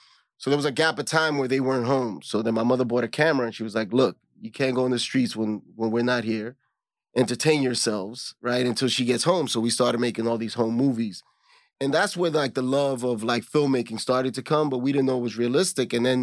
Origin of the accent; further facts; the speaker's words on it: Bronx, New York, United States; also born or lived in Jamaica, Queens; Growing up, I grew up in the South Bronx. Then we moved to Jamaica, Queens